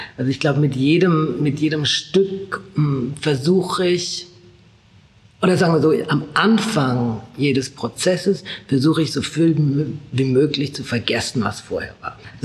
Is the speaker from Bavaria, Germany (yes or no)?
yes; Aschaffenburg, Bavaria, Germany; now in Munich, Germany; Ich bin in Aschaffenburg groß geworden und bin dann für meine Ausbildung nach München gekommen.